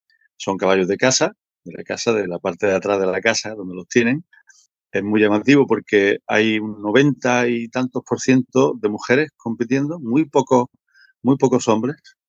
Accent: Andalusia, Spain; como andaluz me siento muy contento, muy orgulloso

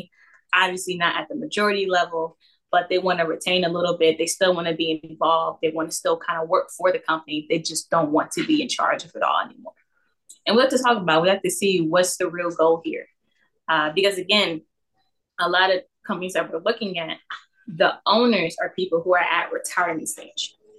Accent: Toledo, Ohio, United States; I'm born and raised in Toledo, Ohio.

